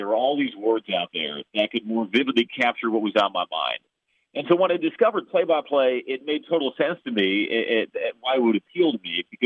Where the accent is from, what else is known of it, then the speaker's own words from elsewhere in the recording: Chicago, Illinois, United States; I've been down here in the Southeast for all of my professional career, but I'm born and raised in Chicago.